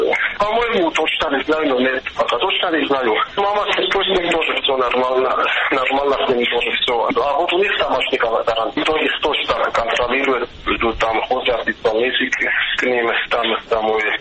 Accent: Tatarstan, Russia; мы из Ленингорского района

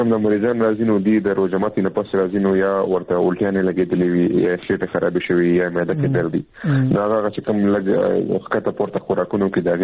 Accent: Peshawar, Khyber Pakhtunkhwa, Pakistan; زه بالکل خپل ځاني زه د پېښور یم

